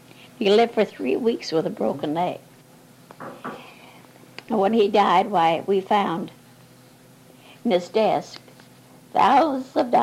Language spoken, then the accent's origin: English; Winnipeg, Manitoba, Canada; born there; Oh, I was born in Winnipeg, Manitoba.